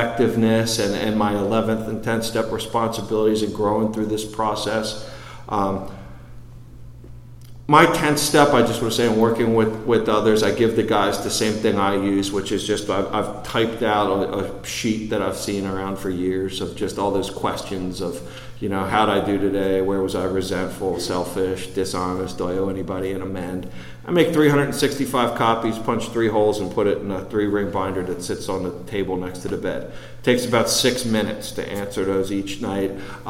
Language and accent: English; Baltimore, Maryland, United States; I grew up in Baltimore outside the city